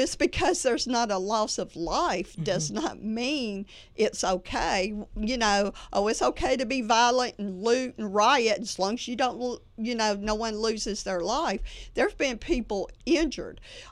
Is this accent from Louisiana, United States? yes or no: yes; Louisiana, United States; I grew up in the South, you know, when the KKK was out burning crosses as a young girl, and they're evil. I mean, David Duke, I'm from Louisiana.